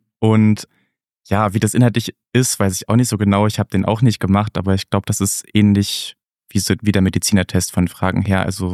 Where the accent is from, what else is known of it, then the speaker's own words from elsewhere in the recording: Thuringia, Germany; Ich komme selbst auch aus Thüringen und wollte nicht ganz so weit weg, aber auch weg von zu Hause erstmal.